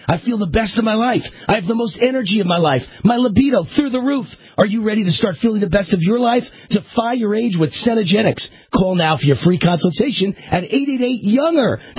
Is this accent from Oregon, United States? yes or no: no; New York City, New York, United States; Guys like me and Trump and Bill O'Reilly, born and raised in New York, fought on the streets of New York.